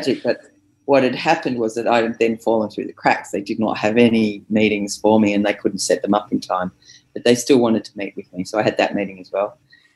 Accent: Australia; So I got some shtick happening about being driving on the wrong side of the road, being an Australian.

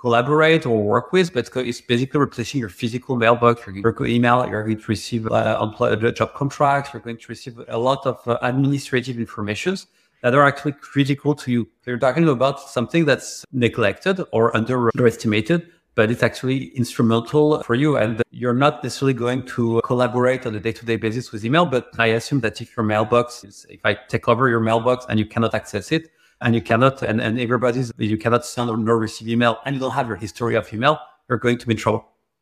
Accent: France; English is a second language; moved away as an adult; so I'm from France. And in France, the reason I actually started a business is I couldn't have a good job offer.

